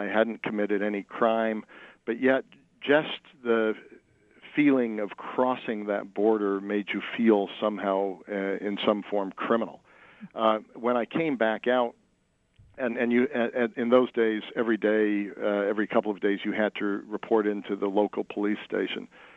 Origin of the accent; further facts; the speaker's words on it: United States; freedoms that I, as an American, had always taken for granted.